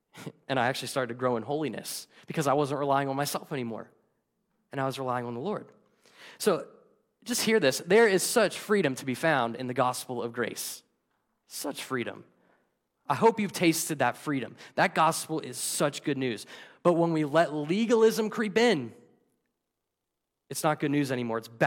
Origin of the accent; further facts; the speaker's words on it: Pennsylvania, United States; I'm from Lancaster County, the land of the Amish. So I have seen this up close.